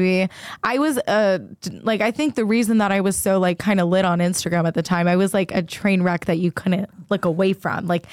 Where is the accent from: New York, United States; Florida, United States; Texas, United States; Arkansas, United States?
Florida, United States; Clearwater; I grew up in Clearwater, so it wasn't like weird.